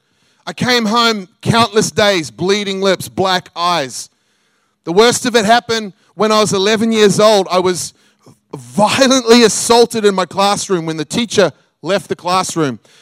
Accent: New Zealand; When I grew up in New Zealand, from the age of 5 years old, I was bullied severely.

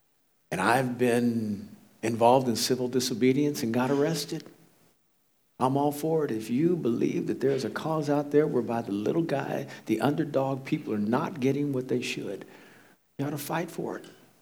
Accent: Leawood, Kansas, United States; I grew up in Kansas. Kansas City specifically. Go Chiefs. Sorry, Patriot fans. Not really. And my parents moved us from the hood in 1966. I was 5 years old. And brought us to the suburbs. In 66 in Leawood, Kansas, the place at which I was brought up

